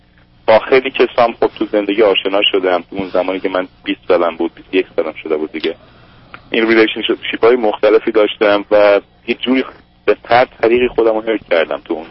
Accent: Iran; moved away as an adult; now in United States; من حدود شاید بگم 28 سال آمریکا هستم، یعنی 19 سالم بود از ایران اومدم و زمان انقلاب بود.

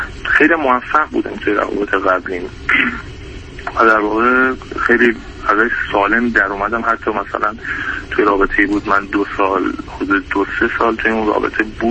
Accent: Iran; خودم توی ایران زندگی میکنم، بزرگ شده ایران هستم

